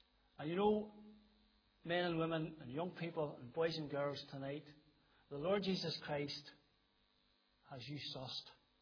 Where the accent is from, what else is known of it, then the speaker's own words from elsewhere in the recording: Ireland; But we're conservative Baptists, aren't we? We're Irish Baptists. We don't shout hallelujah.